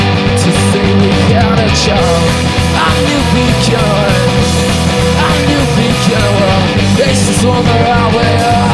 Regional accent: Florida, United States; now in New Orleans, United States; We're based in New Orleans now. We're all originally from Florida. And then a couple of years ago, I moved to New Orleans.

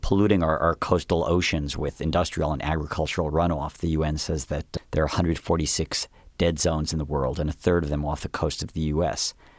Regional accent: New York, United States; I grew up on Long Island Sound in New York. We had the swamps behind PS 98 where we used to build reed forts and go out diving into the sound.

